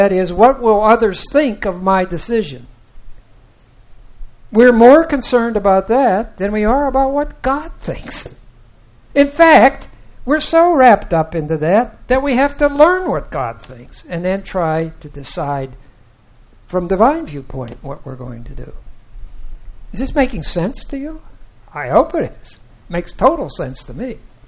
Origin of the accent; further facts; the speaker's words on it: Pittsburgh, Pennsylvania, United States; Penn State sits in a mountain community in central Pennsylvania, and I'm from the inner city, Pittsburgh